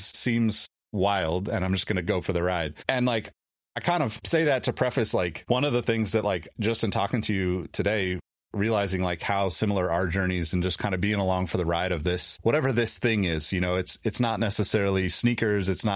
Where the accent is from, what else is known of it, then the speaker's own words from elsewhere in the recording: California, United States; growing up in California for the most part, I moved around a lot, but like always had family here.